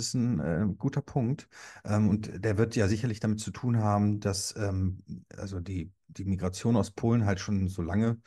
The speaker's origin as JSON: {"language": "German", "country": "Germany", "tie": "born there", "said": "Ich wusste nicht, dass ich die polnische Staatsangehörigkeit überhaupt besitze. Und ich bin als Pole in Deutschland geboren worden."}